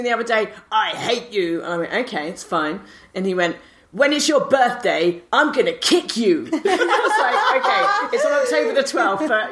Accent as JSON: {"language": "English", "country": "Australia", "said": "I don't know whether it's a British thing because I'm Australian and naturally probably full of shit"}